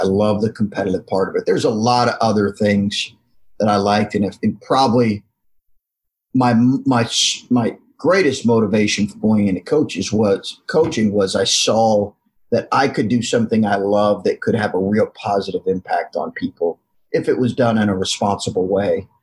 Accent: Lexington, Kentucky, United States; I grew up in Lexington, Kentucky, basketball crazy area, basketball crazy state.

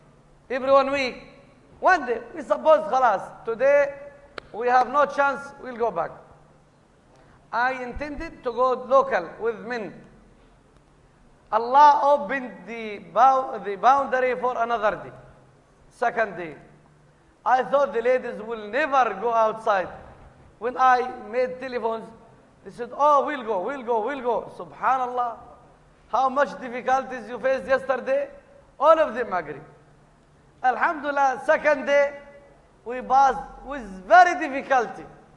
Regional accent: Gaza Strip, Palestine; English is a second language; Yani, we came with Masturat Jamaat from Palestine. How much difficult to go out, especially we are coming from Gaza.

